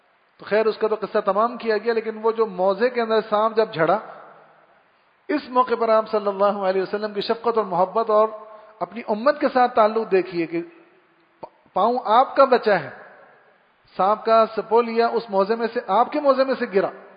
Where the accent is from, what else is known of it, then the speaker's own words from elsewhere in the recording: Karachi, Sindh, Pakistan; جہاں ہم سب بھائیوں بہنوں کی پیدائش ہوئی ماشاء اللہ الحمد للہ، تو ہمارا بچپن پورا ایف سی ایریا میں گزرا.